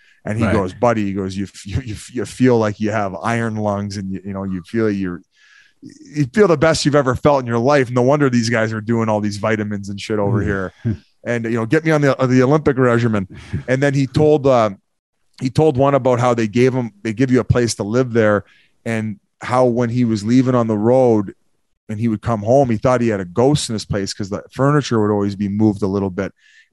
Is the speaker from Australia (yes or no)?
no; Victoria, British Columbia, Canada; I'm just a Canadian kid at heart. You know, I just want to go back to Victoria in the summers